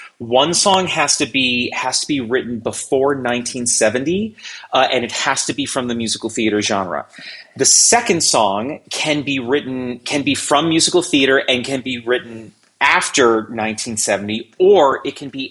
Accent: East Coast, United States; now in Greeley, United States; like I said, growing up on the East Coast, the humidity was horrible.

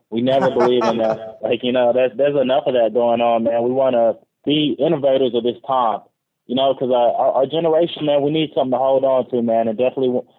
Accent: Oklahoma, United States; Well, I grew up here in Oklahoma, and Chris is from Alabama and the Georgia area.

